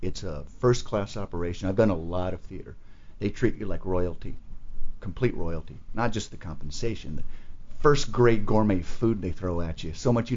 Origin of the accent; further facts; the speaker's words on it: Dallas, Texas, United States; accent: twang; Originally Dallas, Texas.